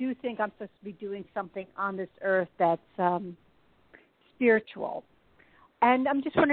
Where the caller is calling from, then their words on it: New York, United States; I'm calling from New York.